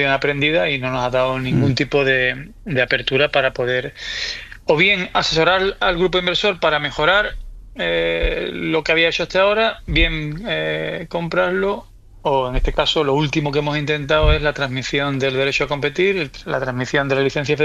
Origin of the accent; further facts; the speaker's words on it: San Fernando, Andalusia, Spain; yo soy de Cádiz, soy Cañay, soy San Fernando